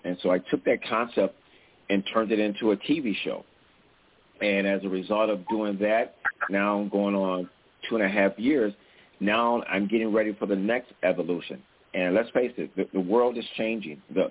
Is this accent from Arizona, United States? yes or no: no; Buffalo, New York, United States; You know, as Ron said, I'm from Buffalo, New York. I reside here.